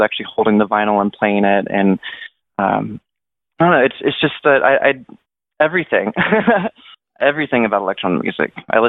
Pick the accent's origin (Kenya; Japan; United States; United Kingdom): United States; Kent, Washington; I was born and raised in Kent. My dad grew up in Parkland. My mom grew up in Seattle.